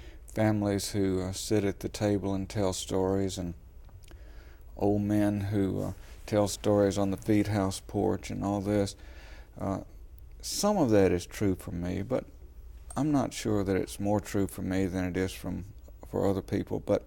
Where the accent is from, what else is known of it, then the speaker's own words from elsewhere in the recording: Mississippi, United States; now in Pittsburgh, United States; I haven't really lived in the South for a long time. I grew up in Mississippi and have lived in Pittsburgh for a good long while, and I've lived other places outside the South.